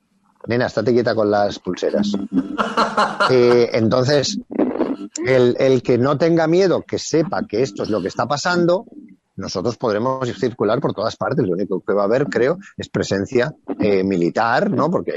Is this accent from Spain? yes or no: yes; Spain; yo ahora me quedo en España que es donde mejor estoy, porque es mi tierra y es donde más me apetece estar